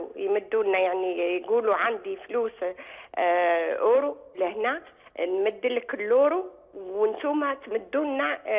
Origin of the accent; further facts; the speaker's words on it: Algeria; moved away as an adult; now in France; أنا متقاعدة من أصلي من الجزائر ومقيمة في فرنسا. وكنت في التعليم في الجزائر ومتقاعدة ولدي راتب في الجزائر.